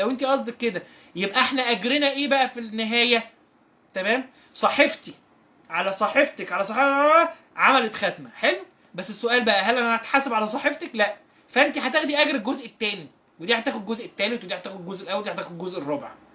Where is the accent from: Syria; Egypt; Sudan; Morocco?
Morocco; انا من المغرب واحنا عندنا ليلة 26، احنا كده.